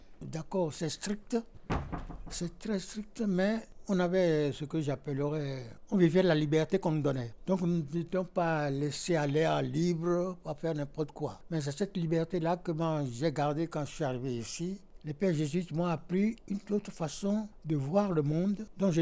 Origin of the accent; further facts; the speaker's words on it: Cotonou, Littoral, Benin; born there; moved away; on m'a envoyé de Cotonou, parce que je suis né au Bénin, dans la capitale de Cotonou. Donc on m'a envoyé à Paris, chez mon oncle